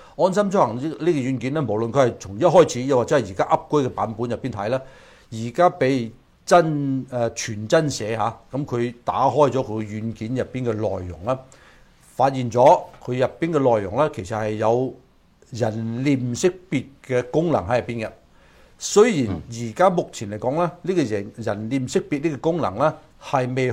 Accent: Hong Kong; 好多時候係氹我哋香港人入去嘅。

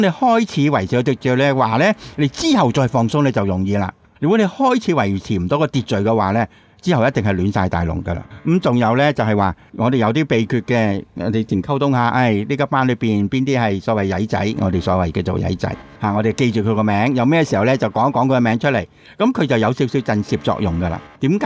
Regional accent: China; 我觉得应该始终唔单止我哋系中国人啊

